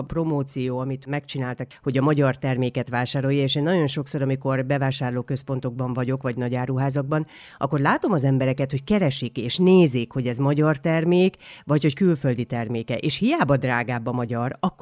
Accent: Makó, Csongrád-Csanád, Hungary; Igen, én makói vagyok eredetileg, és én még anno dughagymával raktam el hagymát a szüleimmel, és az édesapám az mai napig makón él

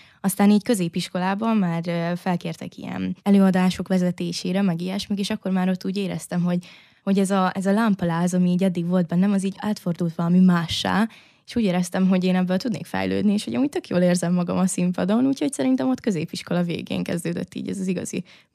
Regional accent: Vojvodina, Serbia; Igazából én szerb közegben nőttem fel, és szerintem ez nagyon kihatással is van a személyiségemre.

